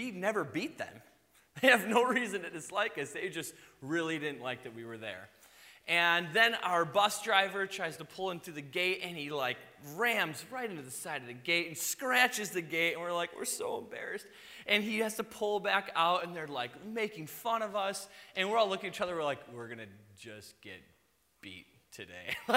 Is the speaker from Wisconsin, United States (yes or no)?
yes; Madison, Wisconsin, United States; Now, I grew up in Madison, and I went to Verona High School.